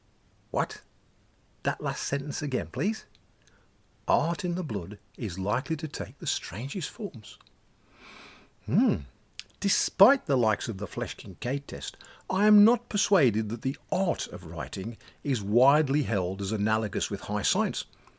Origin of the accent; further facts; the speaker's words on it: West Midlands, United Kingdom; But it is so very liberating to return to the Black Country, as oft I do, and break out in my native tongue amongst my fellows.